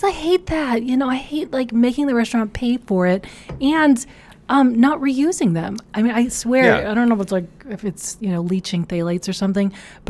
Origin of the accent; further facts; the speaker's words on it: Chicago, Illinois, United States; I'm from Chicago, Illinois.